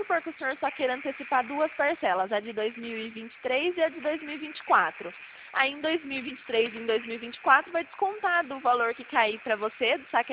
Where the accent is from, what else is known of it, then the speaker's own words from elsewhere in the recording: Limeira, São Paulo, Brazil; Sou de Limeira